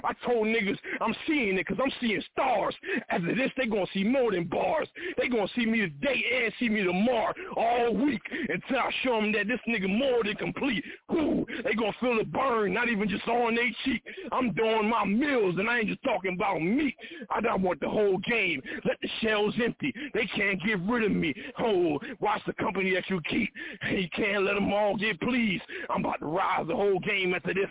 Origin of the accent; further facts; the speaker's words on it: Philadelphia, Pennsylvania, United States; Like, I came from the Philly area, you know, so I was out there grinding, you know.